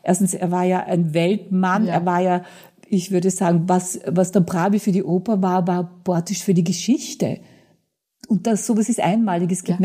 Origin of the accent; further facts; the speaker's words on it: Vienna, Austria; Ich bin ein Kind der Stadt Wienerin seit 1943.